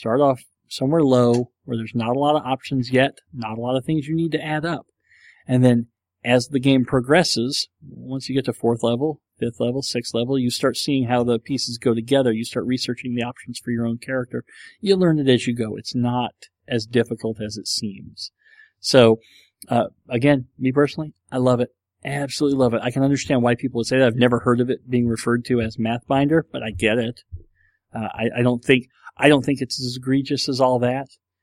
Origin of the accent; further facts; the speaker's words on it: New England, United States; also born or lived in upstate New York, United States; Well, I'm not from Boston, but I am from New England. I did live in upstate New York for 9 years at different times.